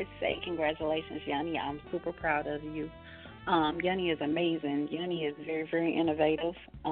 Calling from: North Carolina, United States; I'm calling from 336, North Carolina.

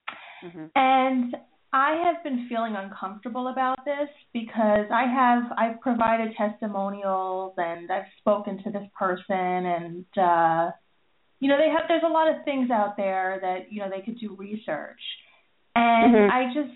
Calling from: New York, United States; Hi, I'm calling from New York.

